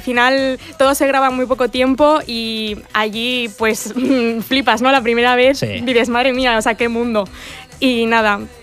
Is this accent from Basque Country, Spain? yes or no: yes; Bilbao, Basque Country, Spain; Vengo de Bilbao.